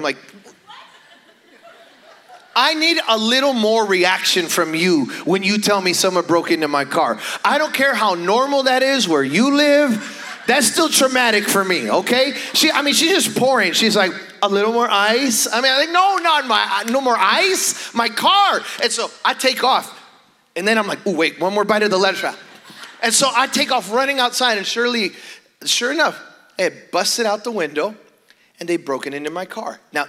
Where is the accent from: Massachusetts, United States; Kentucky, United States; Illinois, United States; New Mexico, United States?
Illinois, United States; Chicago; I was raised in Chicago, but like, you know, western suburbs.